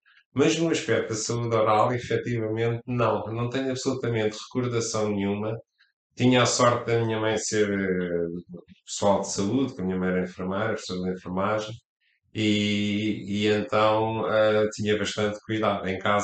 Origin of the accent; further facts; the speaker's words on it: Lisbon, Portugal; E eu e o meu irmão nascemos aqui em Lisboa e fizemos a nossa vida sempre em Lisboa. Sou mesmo alfacinha.